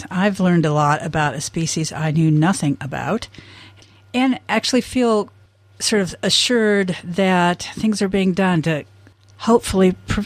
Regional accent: Midwest, United States; But unlike the black-capped chickadee that I grew up with in the Midwest

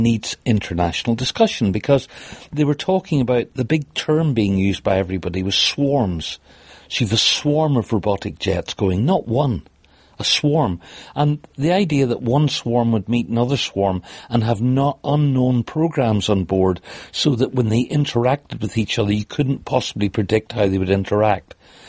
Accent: Ireland; But I'm Irish as well, and the Irish are really behind us

